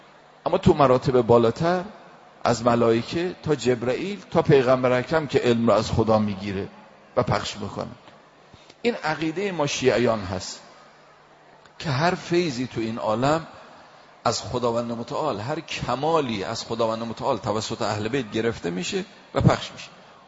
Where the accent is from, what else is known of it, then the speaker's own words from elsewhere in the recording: Isfahan, Iran; آقا ما از اصفهان اومدیم اینجا بتونیم نورانیت بیشتری کسب بکنیم